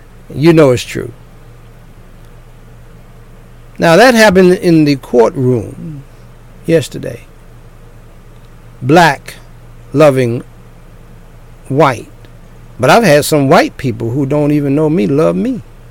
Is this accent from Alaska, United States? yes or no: no; Florida, United States; I'm partly from Florida myself